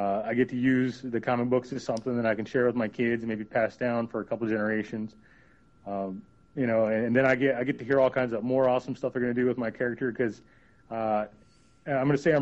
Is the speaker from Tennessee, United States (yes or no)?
yes; Tennessee, United States; And, I put that out there because I'm from Tennessee, too.